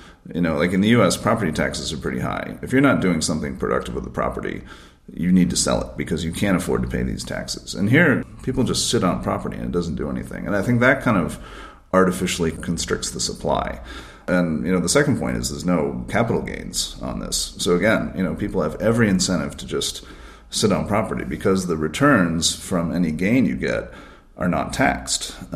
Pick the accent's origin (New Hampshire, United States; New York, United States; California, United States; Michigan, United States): New Hampshire, United States; In my hometown in New Hampshire, which is an hour away, became a commuter town from Boston.